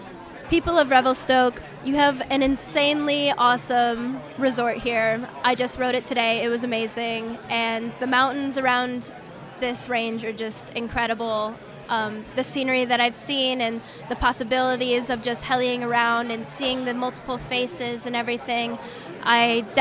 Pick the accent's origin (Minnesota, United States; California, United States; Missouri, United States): California, United States; San Clemente; I'm from San Clemente, California.